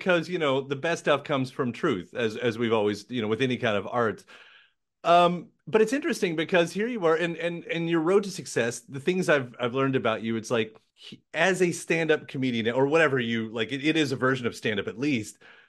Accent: Kentucky, United States; I'm in Kentucky. I'm from Kentucky.

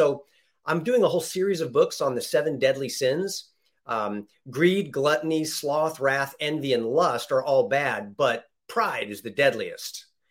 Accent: United States; I'm thankful that I'm an American.

